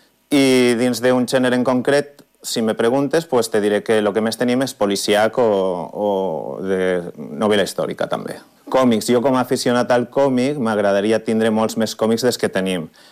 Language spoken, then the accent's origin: Catalan; Valencia, Valencian Community, Spain; now in Palma, Spain; jo sóc de València, vaig vindre a Palma a muntar el negoci juntant un soci